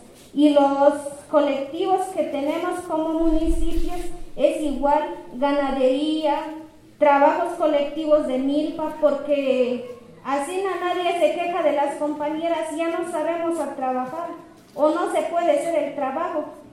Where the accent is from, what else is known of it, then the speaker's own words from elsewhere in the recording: La Realidad, Chiapas, Mexico; vengo del Caracol 1, La Realidad.